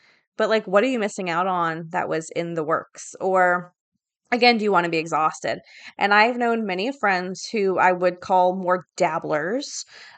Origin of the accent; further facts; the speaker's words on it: Southern US, United States; There are some summer people, and I'm not one of them. Because I grew up in the South.